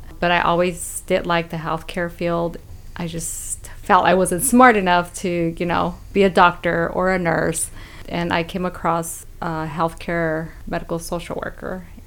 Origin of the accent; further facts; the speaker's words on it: Texas, United States; I'm originally from Texas. I grew up with my young mother and my brother.